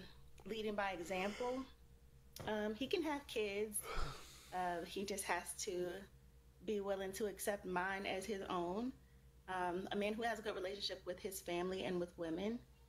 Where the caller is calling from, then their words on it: Georgia, United States